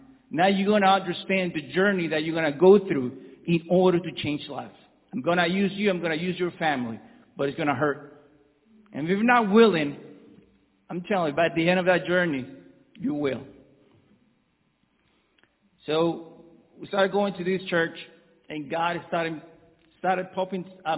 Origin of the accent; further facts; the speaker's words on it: Venezuela; moved away; I'm from Venezuela. And my journey, so I left my country 10 years ago with my family.